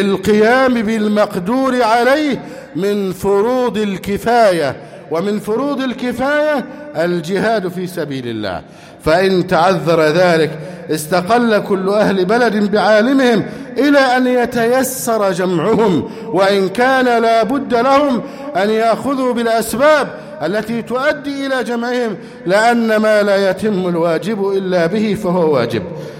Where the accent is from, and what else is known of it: Egypt